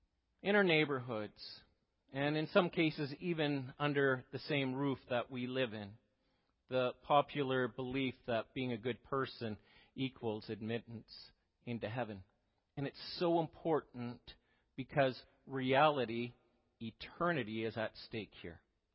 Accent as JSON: {"language": "English", "town": "Oshawa", "region": "Ontario", "country": "Canada", "tie": "born or raised there", "said": "I grew up in the Oshawa area, the city that motivates General Motors."}